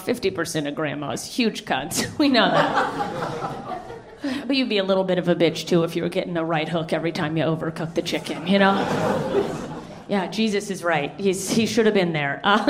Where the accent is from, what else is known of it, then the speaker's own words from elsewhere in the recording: Alaska, United States; Trust me, I grew up in Alaska. We have four guys for every girl.